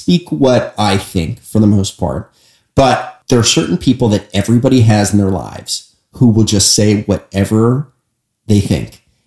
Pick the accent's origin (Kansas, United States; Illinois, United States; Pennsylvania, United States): Pennsylvania, United States; Pittsburgh; Both my parents live in Pittsburgh, born and raised in Pittsburgh, lived in the same house my entire life.